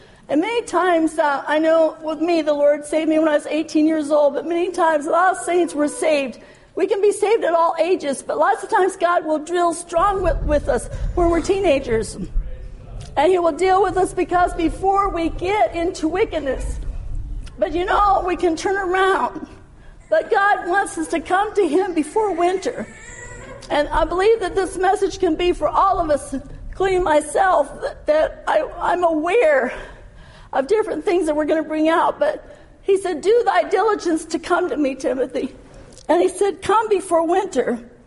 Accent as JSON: {"language": "English", "region": "Michigan", "country": "United States", "said": "We came from Michigan. I like all the snow."}